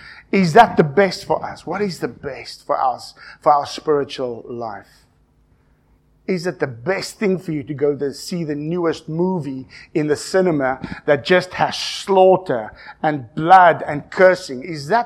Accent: South Africa; And being South African, sometimes that I don't agree can be very blunt.

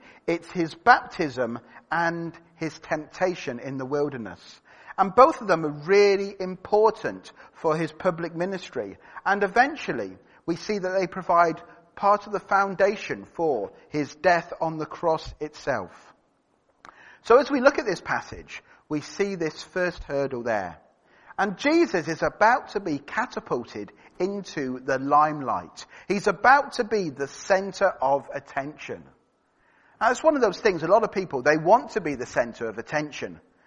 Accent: Great Harwood, North West England, United Kingdom; also born or lived in East Preston; It's a bit like talking to someone in Sussex saying, I'm from Great Harwood.

